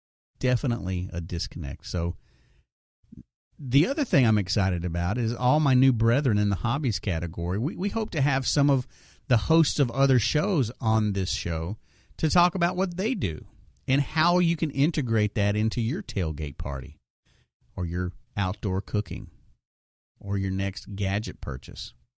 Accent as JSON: {"language": "English", "town": "San Antonio", "region": "Texas", "country": "United States", "tie": "born or raised there", "said": "no one calls my hometown San Antonio, San Antone, although everybody outside of San Antonio seems to say San Antone."}